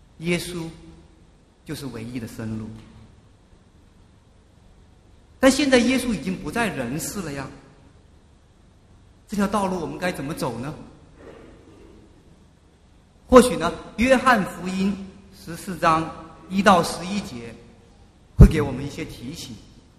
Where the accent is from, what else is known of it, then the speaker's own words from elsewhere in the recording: China; 他知道我来自大陆